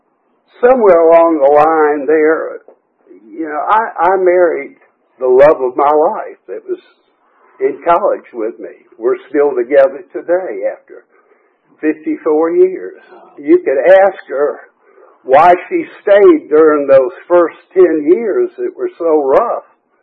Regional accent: Atlanta, Georgia, United States; I grew up in Atlanta and right around Peachtree Battle area, right around Bobby Jones Golf Course

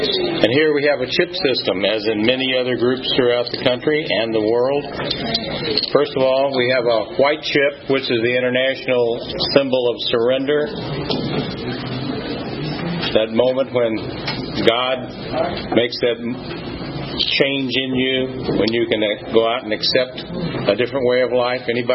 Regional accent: St. Louis, Missouri, United States; Now, I come from St. Louis, Missouri, home of Budweiser, which is something very delicious for me.

